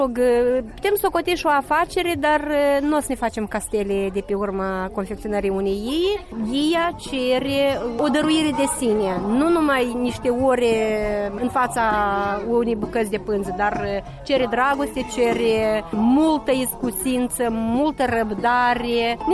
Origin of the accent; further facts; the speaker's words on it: Fălești District, Moldova; Din Raionul Fălești.